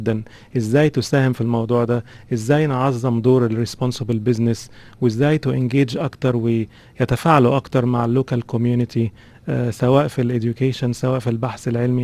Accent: Egypt; moved away as an adult; now in United Kingdom; انا من مصر اساسا بشتغل في انجلترا،

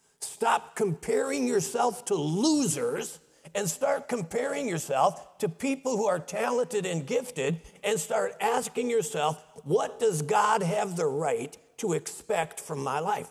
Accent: Midwest, United States; I grew up in Middle West schools, and the schools I went to, they were all public schools, but they were great schools.

